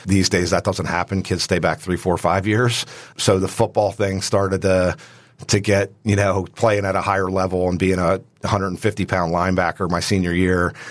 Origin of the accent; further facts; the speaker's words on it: Baltimore, Maryland, United States; Well, I grew up in Baltimore, and obviously lacrosse is a pretty big deal down there.